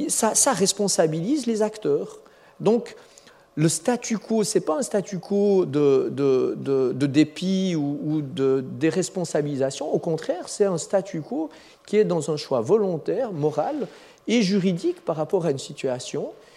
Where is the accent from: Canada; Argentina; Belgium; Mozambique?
Belgium; Vous allez souvent en Belgique, mais moi je suis belge.